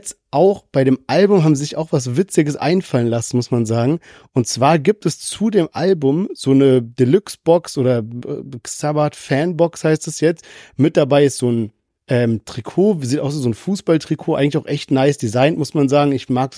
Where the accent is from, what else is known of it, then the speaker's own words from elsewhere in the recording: Heidelberg, Baden-Württemberg, Germany; meine Heimatstadt Heidelberg ist vertreten.